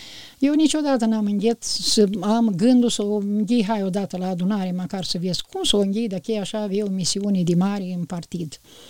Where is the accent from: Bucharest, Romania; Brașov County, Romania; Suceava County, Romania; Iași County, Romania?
Suceava County, Romania; Tișăuți; că în Ipotești, noi eram din Tișăuți, mai străini o leacă.